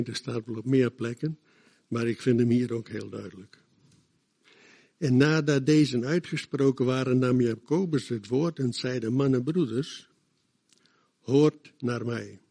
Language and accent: Dutch; Friesland, Netherlands; Kijk, ik ben wederom geboren, maar ik blijf wel een Fries.